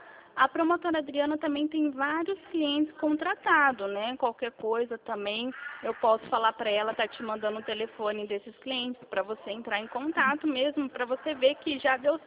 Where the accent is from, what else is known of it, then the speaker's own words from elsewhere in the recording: Presidente Prudente, São Paulo, Brazil; Eu sou de Prudente.